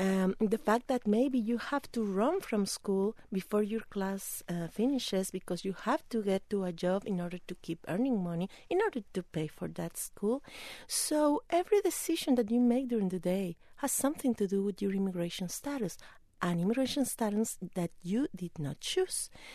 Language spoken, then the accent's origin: English; Mexico; moved away as an adult; now in Los Angeles, United States; I'm originally from Mexico. I moved to Los Angeles 11 years ago